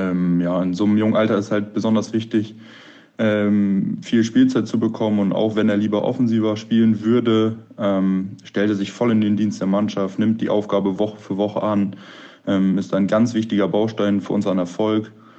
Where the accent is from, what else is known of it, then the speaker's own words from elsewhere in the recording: Lower Saxony, Germany; Wir kommen beide aus Ostfriesland